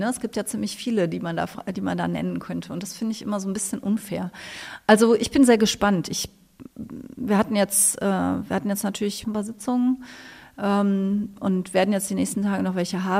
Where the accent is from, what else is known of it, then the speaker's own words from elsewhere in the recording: Rhineland-Palatinate, Germany; Ich komme aus Rheinland-Pfalz.